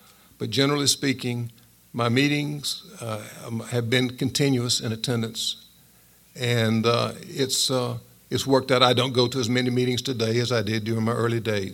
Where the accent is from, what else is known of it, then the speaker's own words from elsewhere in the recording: North Carolina, United States; As I said, I grew up in North Carolina, grew up in a middle-class family, and had good parents.